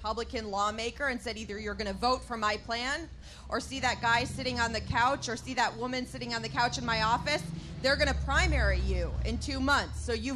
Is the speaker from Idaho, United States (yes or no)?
no; Ann Arbor, Michigan, United States; Obviously, you can tell all that I was born and raised here in Ann Arbor.